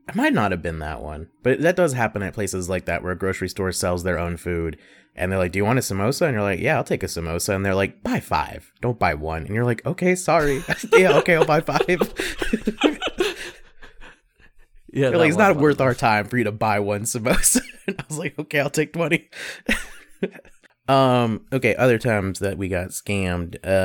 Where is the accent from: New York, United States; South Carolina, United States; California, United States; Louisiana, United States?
South Carolina, United States; And I was like, I'm from South Carolina.